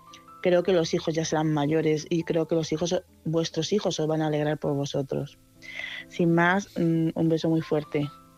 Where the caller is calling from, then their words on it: Madrid, Community of Madrid, Spain; corresponsal de Madrid